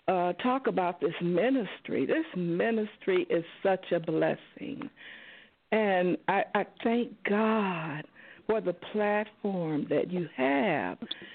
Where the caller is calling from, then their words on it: Richland Park, Illinois, United States; I'm calling from Richland Park, Illinois